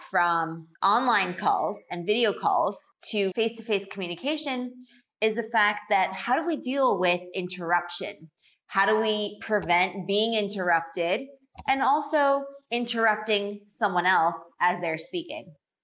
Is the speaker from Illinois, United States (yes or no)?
no; New York, United States; I'm from New York, and that's just the thing.